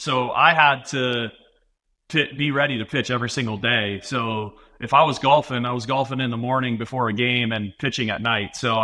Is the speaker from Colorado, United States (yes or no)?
no; Tampa, Florida, United States; I'm from Tampa, Florida, and came up through the ranks with them.